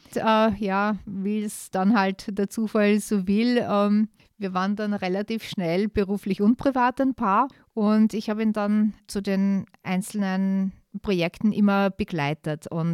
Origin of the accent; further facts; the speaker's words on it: Heiligenstein, Lower Austria, Austria; Ich bin in der Kellergasse aufgewachsen, Heiligensteiner Warte.